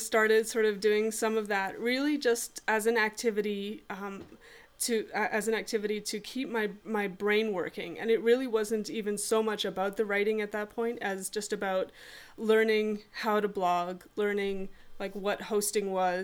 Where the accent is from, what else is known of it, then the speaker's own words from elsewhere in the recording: Canada; And I'm a Canadian. Have been British. I'm sort of British Canadian